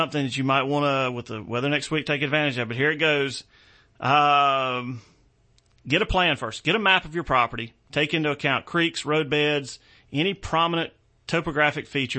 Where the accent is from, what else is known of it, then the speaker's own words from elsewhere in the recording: South Carolina, United States; I said, now, so I'm from South Carolina. We're, you know, a few weeks out from our season starting in the low country.